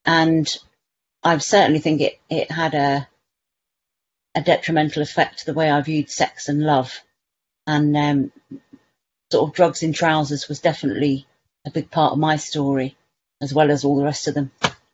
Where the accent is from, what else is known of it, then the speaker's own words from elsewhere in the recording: Guernsey; I was born and bred in Guernsey, which is a little island closer to France than the UK, but we are part of the United Kingdom. We have about 65,000 people here